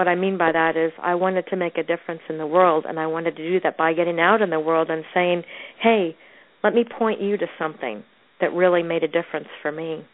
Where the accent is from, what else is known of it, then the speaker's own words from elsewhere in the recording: New England, United States; It looked sort of like snow, but I'm from New England, and I knew it wasn't really snow.